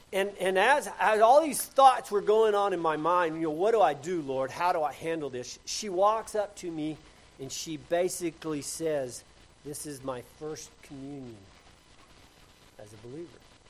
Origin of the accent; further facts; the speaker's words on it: the South, United States; You know, in the South, I'm from the South, if you can't tell.